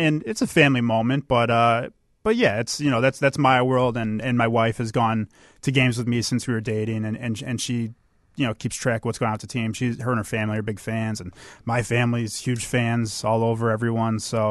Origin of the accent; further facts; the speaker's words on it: New Jersey, United States; born there; I was born in New Jersey, and I think when I was around 3 years old, it was Devils games, New Jersey Devils games.